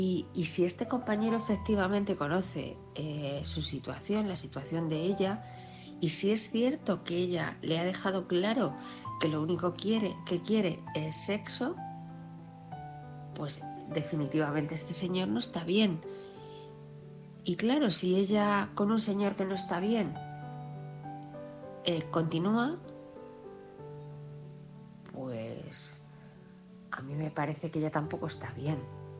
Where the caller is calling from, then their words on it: Ciudad Real, Castilla-La Mancha, Spain; de Ciudad Real.